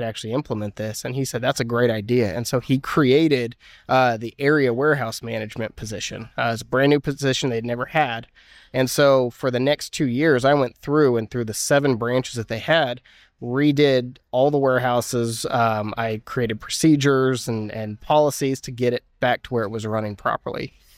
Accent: DeSoto, Texas, United States; moved away as an adult; also born or lived in Pennsylvania; I was originally from DeSoto, Texas. So two Texans moved out to Pennsylvania to meet each other.

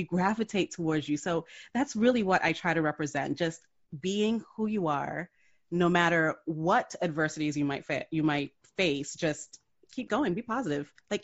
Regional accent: Jamaica; I mean, as a kid, I grew up in Jamaica.

